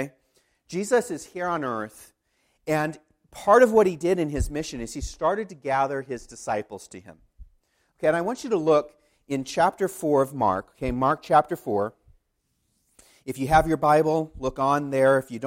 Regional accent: Kenya; I grew up in Kenya.

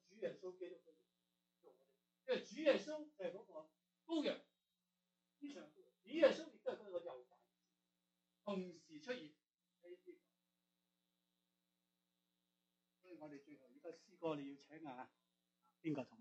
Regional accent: Guangdong, China; 是我们广东人才有知道历史的

